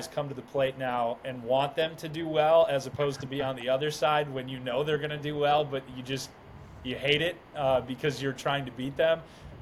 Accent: Wisconsin, United States; I'm from Wisconsin, so the cheese curds. I'm from that area.

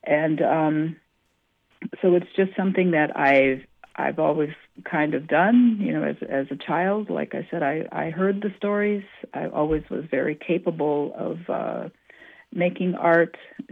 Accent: South Dakota, United States; something that I heard throughout my life, growing up in South Dakota, a little bighorn was spoken of many, many times throughout my life

